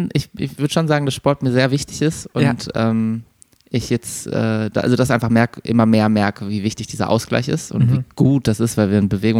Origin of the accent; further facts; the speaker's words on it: Bochum, North Rhine-Westphalia, Germany; also born or lived in Mannheim; now in Berlin, Germany; Ich bin in der Großstadt, also in der Metropolregion groß geworden. Ich komme aus Bochum, aus dem Ruhrgebiet. Da ist irgendwie Stadt an Stadt an Stadt.